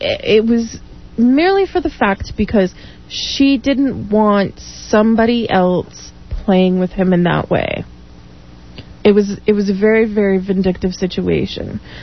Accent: Salt Lake City, Utah, United States; also born or lived in Denver; I may be born and raised in Salt Lake, but I actually moved here after 10 years of living in Denver.

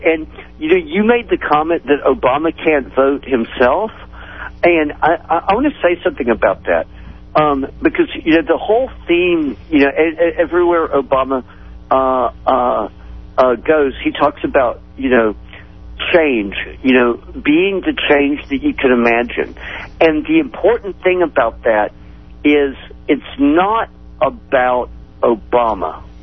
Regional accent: Austin, Texas, United States; In my hometown of Austin, Texas, I have to proudly say, is expected to register 20,000 people to vote today.

